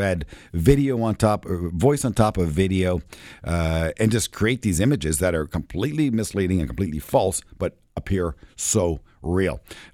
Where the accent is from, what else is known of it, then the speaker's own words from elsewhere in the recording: Canada; So as a Canadian, insurance legislation is a country of origin